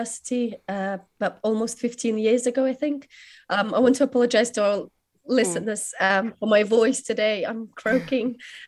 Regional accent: Ukraine; And then I said, and I'm from Ukraine.

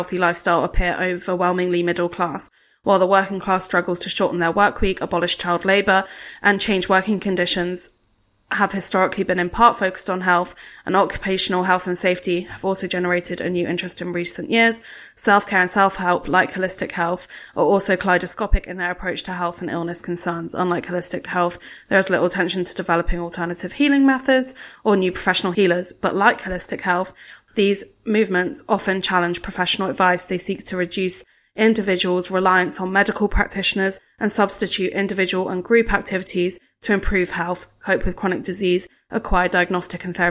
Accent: Brighton, South East England, United Kingdom; I grew up in Brighton, which is like quite a quote unquote liberal place where people have like alternative worldviews, white people have alternative worldviews, I will say.

